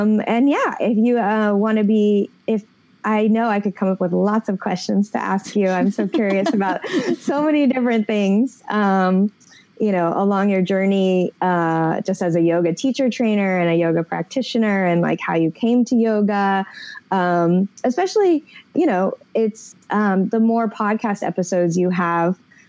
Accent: Midwest, United States; Like I'm from the Midwest too.

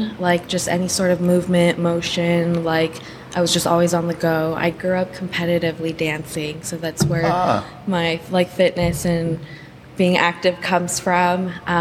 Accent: Diamond Bar, California, United States; Oh, yeah. I was born and raised in Diamond Bar.

